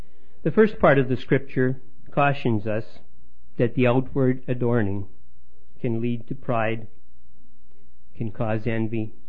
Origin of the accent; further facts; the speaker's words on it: Saskatchewan, Canada; we come from Saskatchewan, where we have some pretty severe climate, some pretty severe weather.